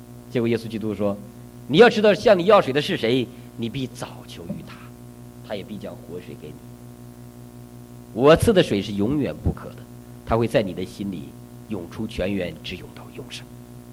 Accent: China; 我说你怎么知道我是中国人，你就直接用中文跟我讲话。

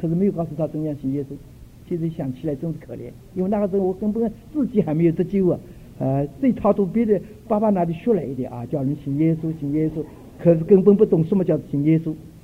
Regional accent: China; 所以我们中国人有句话说

